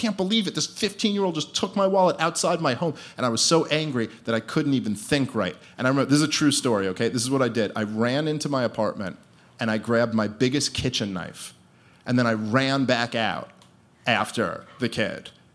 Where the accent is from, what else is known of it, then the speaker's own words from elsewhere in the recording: Brooklyn, New York, United States; I grew up in Brooklyn, and not like this new hipstery Brooklyn that you guys are used to. I grew up in Brooklyn when it was like, you know, dangerous.